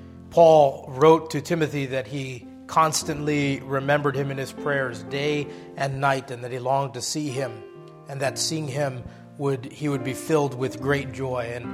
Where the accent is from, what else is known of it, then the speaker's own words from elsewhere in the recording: Hawaii, United States; You know, growing up in Hawaii and having family and neighbors who either lived through or fought in the Second World War